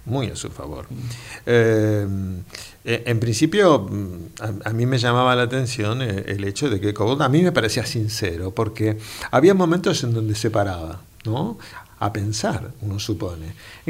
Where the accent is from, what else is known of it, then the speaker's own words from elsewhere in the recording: Argentina; yo soy argentino, ¿no? Y entonces, por mi forma de hablar, ustedes quizás no se habrán dado cuenta.